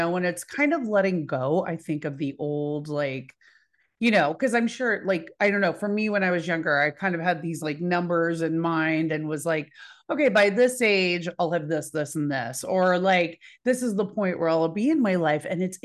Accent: Dallas, Texas, United States; I'm from Dallas.

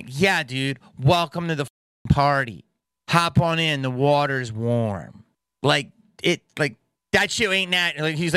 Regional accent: East Coast, United States; I'm from the East Coast

